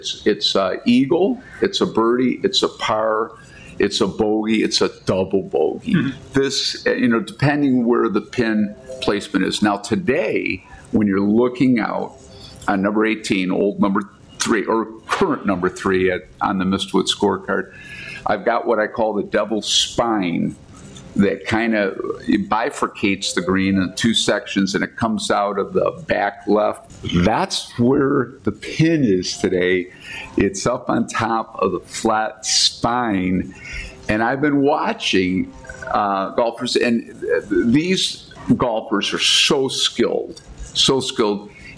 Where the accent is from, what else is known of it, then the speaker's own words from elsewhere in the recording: Holland, Michigan, United States; which I designed in my hometown of Holland, Michigan.